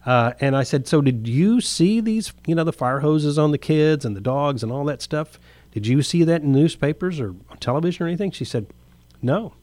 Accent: Florida, United States; now in Alabama, United States; And I came from Florida, and I found out once I moved up here that Florida wasn't nearly as clean of racial problems as I thought it was when I was a little kid

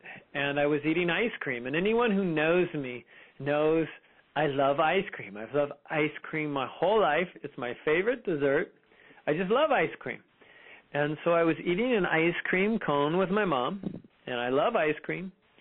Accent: Fremont, California, United States; And so I grew up in Fremont, California.

